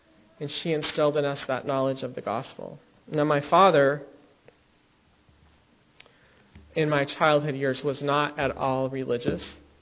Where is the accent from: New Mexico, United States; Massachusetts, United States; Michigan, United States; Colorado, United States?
New Mexico, United States; Albuquerque; We grew up in Albuquerque